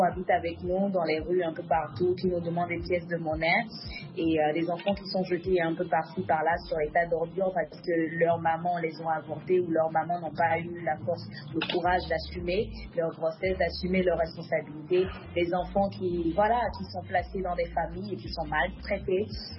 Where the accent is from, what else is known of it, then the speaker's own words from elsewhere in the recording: Cové, Zou, Benin; born there; je suis née à Kobe, ma maman est de Kobe, mais mon père, il est d'Aboumé à Zakota. Donc voilà, toutes ces deux villes sont du sud du Bénin